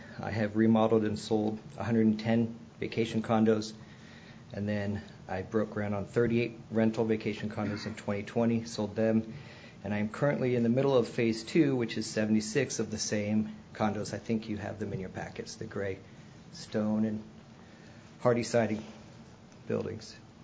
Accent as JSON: {"language": "English", "town": "Springfield", "region": "Missouri", "country": "United States", "said": "because I'm from Springfield. I've been there 20-something years, and I've just been building in Branson the last five."}